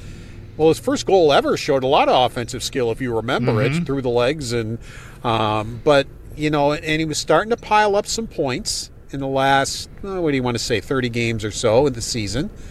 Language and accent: English; Buffalo, New York, United States